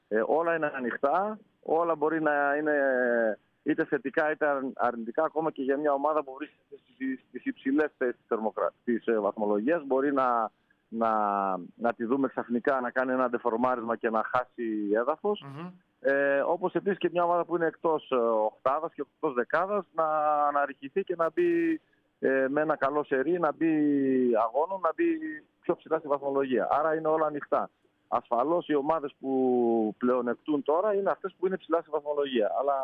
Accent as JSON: {"language": "Greek", "town": "Thessaloniki", "region": "Central Macedonia", "country": "Greece", "said": "Στην πόλη μου."}